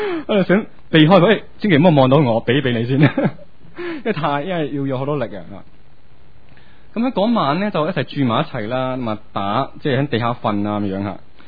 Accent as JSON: {"language": "Cantonese", "region": "Fujian", "country": "China", "tie": "born there", "said": "其实我自己都想做见证，其实我以前都是在一个福建的地方去即出世啦。"}